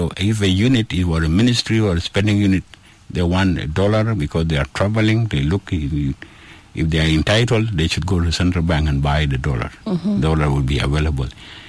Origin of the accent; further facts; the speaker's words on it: Upper Nile, South Sudan; I come from Upper Nile.